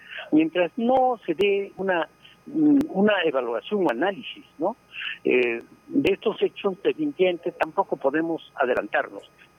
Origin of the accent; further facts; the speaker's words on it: Peru; como peruanos queremos que un gobierno nacional que logre el desarrollo